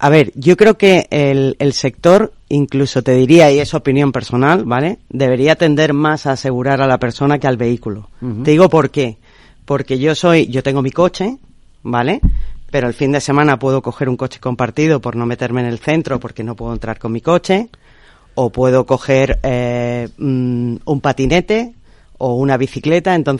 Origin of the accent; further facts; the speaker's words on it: Málaga, Andalusia, Spain; yo por ejemplo soy malagueña, soy de Málaga, y cuando voy a ver a mi familia son 540 kilómetros si quiero ir en coche.